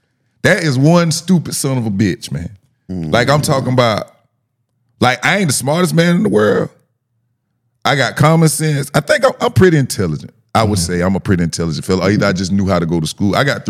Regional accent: the South, United States; But that's the thing, growing up in the South, dog. We know that shit ain't never been subtle.

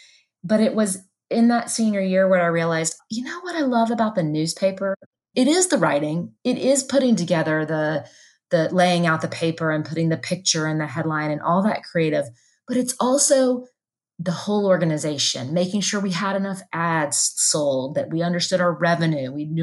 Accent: Tennessee, United States; I grew up in Tennessee and she grew up in Texas.

